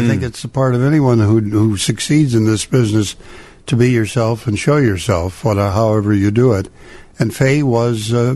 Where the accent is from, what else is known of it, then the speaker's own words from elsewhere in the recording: Spokane, Washington, United States; also born or lived in Montana; Well, I was born in Montana. I grew up in Spokane.